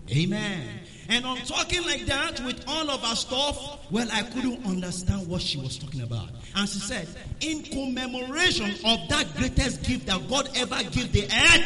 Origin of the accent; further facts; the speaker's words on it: Kentucky, United States; born there; And I was born in Kentucky.